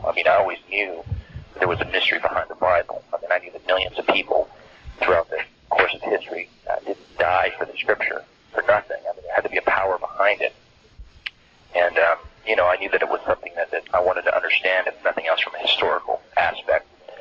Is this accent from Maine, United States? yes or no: yes; Bangor, Maine, United States; Well, I grew up in Bangor, Maine, of all places. And, you know, after I was a small-town high school kid, I just wanted to get out and make it to L.A.